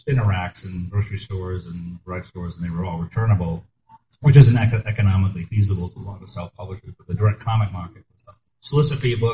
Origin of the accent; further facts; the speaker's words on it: Maine, United States; growing up in Maine, we would make on a day off, a buddy of mine that read comics would make a pilgrimage down to Million Year Picnic, which was in central Boston.